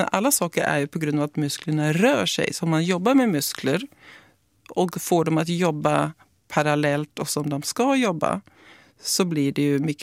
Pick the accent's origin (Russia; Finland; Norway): Norway; det är skillnad på Norge och Sverige för jag är norsk.